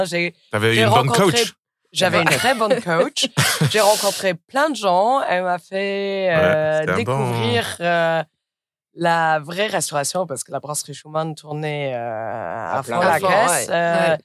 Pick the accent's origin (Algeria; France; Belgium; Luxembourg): Luxembourg; et je suis luxembourgeoise.